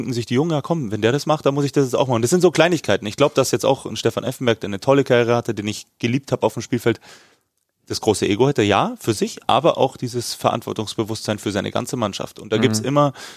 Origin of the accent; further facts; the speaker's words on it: Bavaria, Germany; Ja, für mich war ja der Wechsel nach China, wie man bei uns in Bayern sagt.